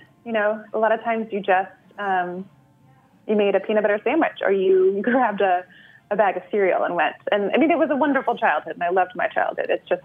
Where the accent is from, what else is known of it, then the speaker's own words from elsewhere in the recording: Florida, United States; also born or lived in New York; I think growing up in Florida is one of those things where you hate it when you're actually growing up there, but you love it once you leave it.